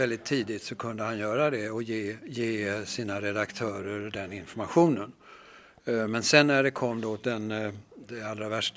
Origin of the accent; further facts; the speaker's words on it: Åse, Småland, Sweden; den är från Åse där jag kommer ifrån i Småland.